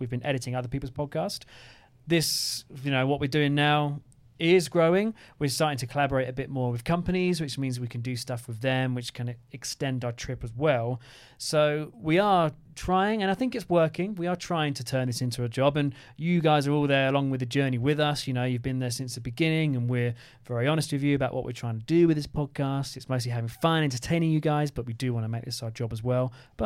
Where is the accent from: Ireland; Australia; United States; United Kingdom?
United Kingdom; England; We're from England. We're traveling for this much time.